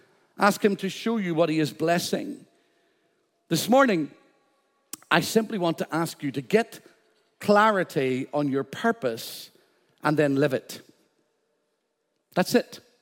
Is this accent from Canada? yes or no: no; Northern Ireland, United Kingdom; I'm from Northern Ireland. By the way, you better get used to this accent.